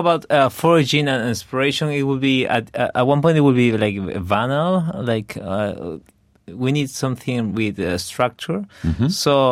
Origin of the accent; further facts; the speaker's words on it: Lima, Peru; because we are not Andean. I mean, we are guys from Lima, from the capital